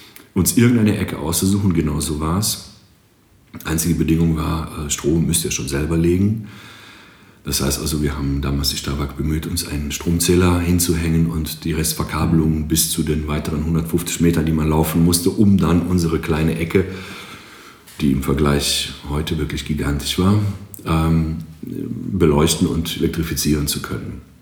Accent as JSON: {"language": "German", "country": "Greece", "moved": "yes", "lives_now": "Aachen, Germany", "said": "Bin heute 47 Jahre alt, somit eine längere Zeit in Deutschland und in Aachen, als ich jemals dann halt in meiner Heimat in Griechenland verlebt habe."}